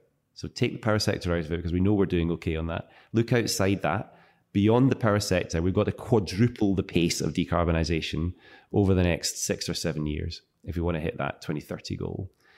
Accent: Glasgow, Scotland, United Kingdom; when we hosted COP26 in Glasgow, my hometown

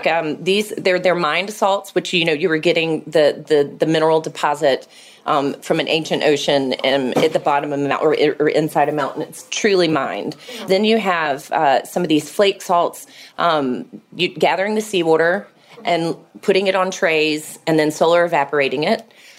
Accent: Atlanta, Georgia, United States; And when I moved back to Atlanta, my hometown, I knew I didn't want to have a restaurant.

